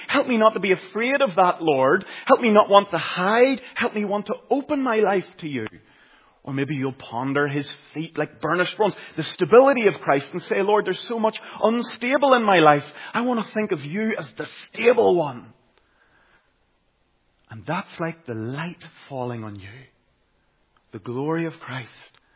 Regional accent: Caledon, Northern Ireland, United Kingdom; I grew up in Caledon, County Tyrone

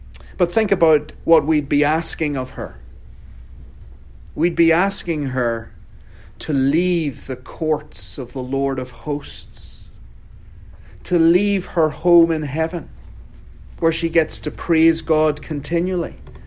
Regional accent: Northern Ireland, United Kingdom; I'm from County Down, Northern Ireland

